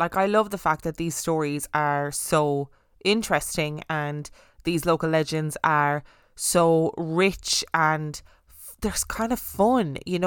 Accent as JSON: {"language": "English", "town": "Alwar", "region": "Rajasthan", "country": "India", "said": "I am from Alwar, and Bangor is in the municipality of Alwar district. Since childhood, I have heard various stories about Bangor"}